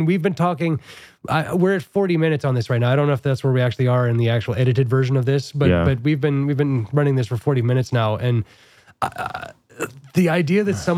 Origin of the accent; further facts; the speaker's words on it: Saskatchewan, Canada; I grew up in Saskatchewan.